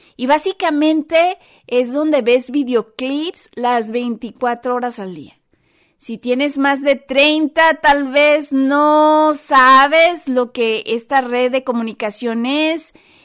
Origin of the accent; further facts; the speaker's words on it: United Kingdom; Spanish is a second language; Obviamente tengo acento porque soy británico y quiero su opinión de este video